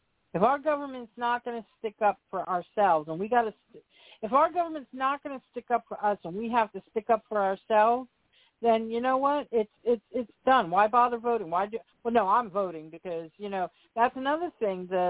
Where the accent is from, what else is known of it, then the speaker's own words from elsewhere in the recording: United States; We're American. We will win. We are. That's what Americans do.